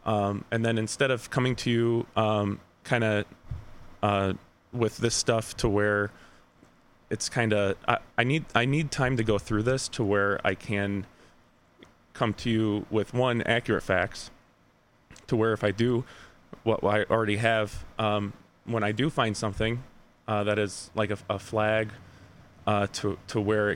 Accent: Cary, North Carolina, United States; I grew up in Cary

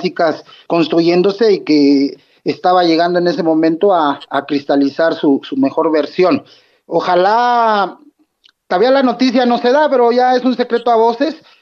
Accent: Mexico; a nosotros como mexicanos se nos olvida lo que fue en el pasado

